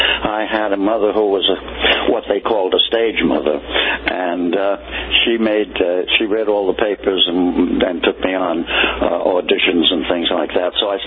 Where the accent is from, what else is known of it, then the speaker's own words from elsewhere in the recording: Brooklyn, New York, United States; I think that I come from Brooklyn, New York, in a rather poor section of Brooklyn, as a matter of fact, an area called East New York.